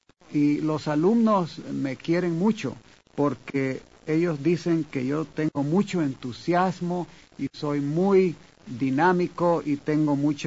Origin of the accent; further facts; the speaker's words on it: Nejapa, San Salvador, El Salvador; Yo estudié primero en Nejapa. Nejapa es mi pueblo. Estudié 5 o 6 años, que es la educación primaria.